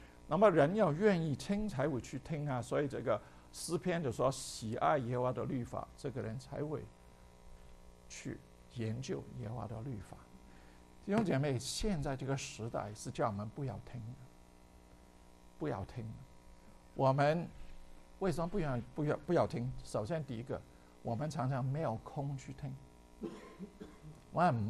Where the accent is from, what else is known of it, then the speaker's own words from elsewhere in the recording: Guangdong, China; 我们广东人有句话叫水锅鸭子的背